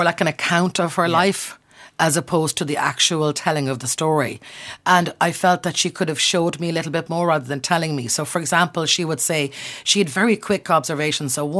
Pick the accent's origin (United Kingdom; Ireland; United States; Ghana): Ireland; Connacht; how Connemara, I grew up in Connemara, how we speak English and how we've spoken English during the year.